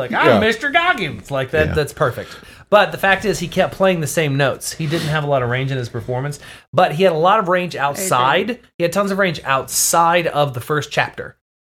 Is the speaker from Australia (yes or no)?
no; Auckland, New Zealand; I'm from Auckland, so I'm from New Zealand.